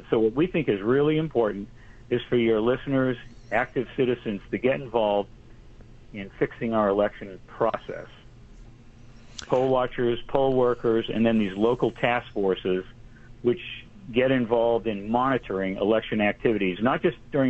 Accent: Richmond, Virginia, United States; I'm from Richmond, Virginia, and was deeply involved in our election, our very successful election last year.

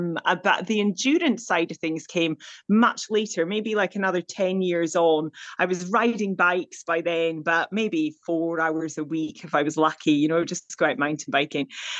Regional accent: Scotland, United Kingdom; I'm from the Highlands of Scotland. So I have plenty, like we always had plenty of rivers to swim in, you know, close to the sea, close to mountains

